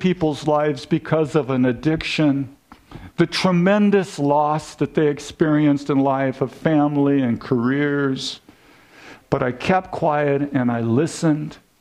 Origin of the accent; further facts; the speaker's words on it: Vista, California, United States; I was raised in Vista, California. I don't know if you're familiar with it. We're inland from Oceanside, right?